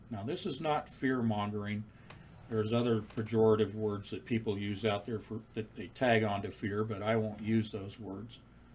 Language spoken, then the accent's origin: English; California, United States; I grew up in the area. I grew up in the Bay Area, went to school at Berkeley.